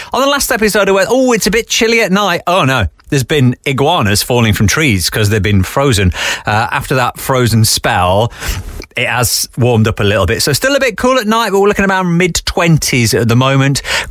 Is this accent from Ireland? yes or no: no; United Kingdom; jet lag, you know what it's like being British.